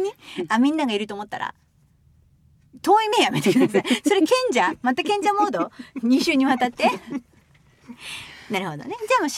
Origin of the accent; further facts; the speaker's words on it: Ibaraki, Japan; 私は茨城出身で、ちょっと首振らなくていいか。茨城出身で